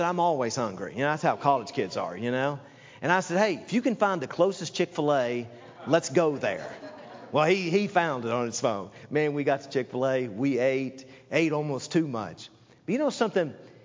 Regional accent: the South, United States; When I grew up in the South, you had to go to Atlanta to go anywhere.

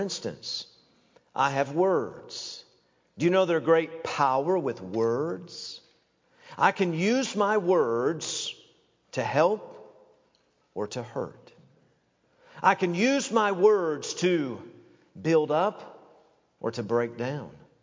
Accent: Tennessee, United States; Now, just to let you know, I'm from Tennessee. I don't know if I'm a redneck or not, all right?

